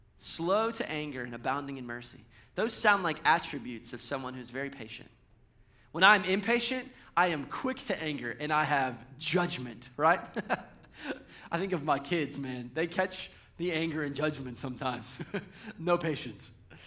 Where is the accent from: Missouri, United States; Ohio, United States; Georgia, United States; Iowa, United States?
Georgia, United States; Now, I grew up in Georgia, so I think of homegrown stuff as like peach cobbler, like fried chicken